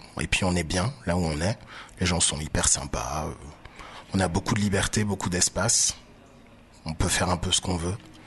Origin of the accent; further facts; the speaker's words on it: Côte d’Ivoire; also born or lived in France; Moi, je suis ivoirien, mais j'ai été éduqué en France.